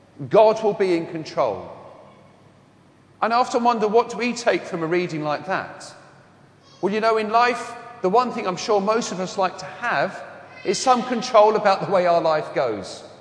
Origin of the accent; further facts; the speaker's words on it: Wembley, London, United Kingdom; accent: London; I just come from Wembley, and my accent wasn't quite like this. It was a lot broader London accent.